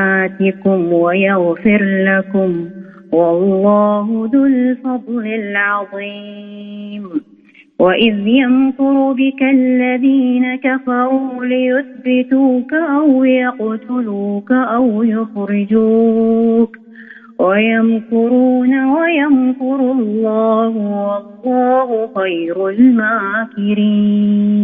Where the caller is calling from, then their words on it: Mecca, Makkah Province, Saudi Arabia; أنا من مكة.